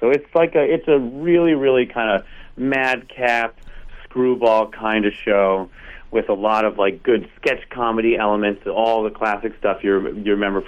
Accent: Massachusetts, United States; I grew up in Massachusetts.

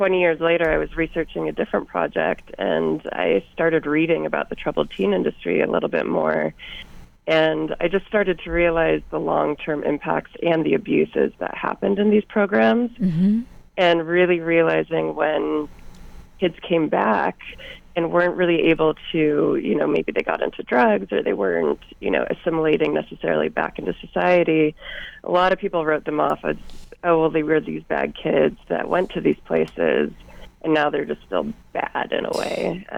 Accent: Phoenix, Arizona, United States; So I grew up in Phoenix, Arizona, and as a teenager, a lot of kids from my high school were sent to these programs

